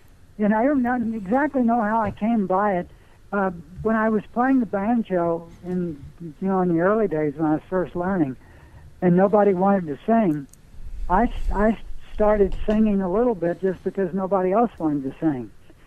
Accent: Kentucky, United States; And even though I'm from Kentucky, I didn't know about

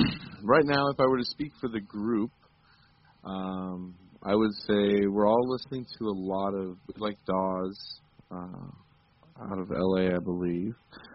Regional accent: Arlington, Washington, United States; also born or lived in San Francisco; the home I grew up in Arlington, Washington.

